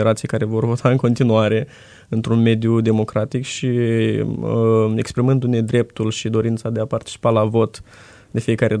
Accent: Sagaidac, Cimișlia District, Moldova; Din Cimișlia, satul Sagaidac.

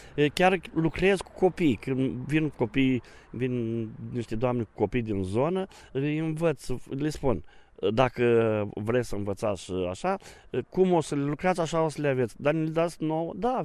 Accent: Ibănești, Botoșani County, Romania; sunt din Botoșani, Ibănești, reprezint zona Ibăneștiului, chiar dacă stau în altă zonă.

